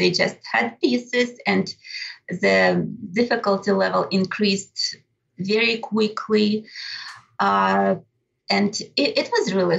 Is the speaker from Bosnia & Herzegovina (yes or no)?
no; Ukraine; English is a second language; I was born and received my training in Ukraine.